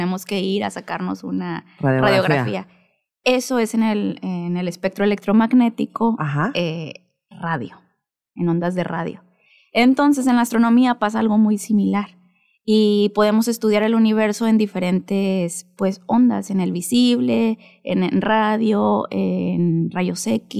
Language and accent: Spanish; Santa Rosalía, Baja California Sur, Mexico; also born or lived in Guadalajara / Mexico City / Morelia; Yo nací en Santa Rosalía, siempre sudcaliforniana, viví un tiempo acá y pues estuve 12 años fuera.